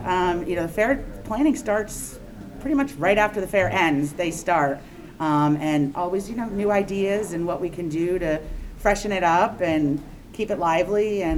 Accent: Bridgewater, United States; I grew up in Bridgewater. My family has lived on Main Street since I was five, so about 38 years.

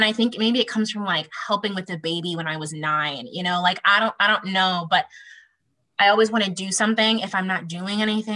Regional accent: Groton, United States; also born or lived in Oakland; like I spent most of my time growing up in Groton, but I'm from Oakland. So I went back there a lot.

